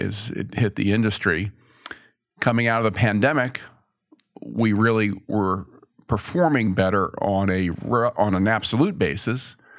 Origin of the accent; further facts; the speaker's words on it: Maryland, United States; My pleasure. Good to be back in my home state.